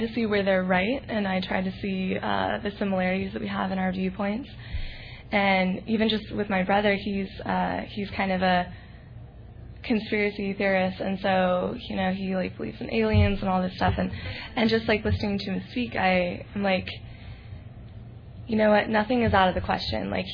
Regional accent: Santa Barbara, California, United States; and I'm from Santa Barbara.

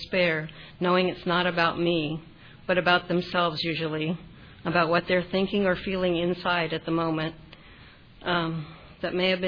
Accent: Los Angeles, California, United States; And I'm not from New York. I'm a third-generation Angelino.

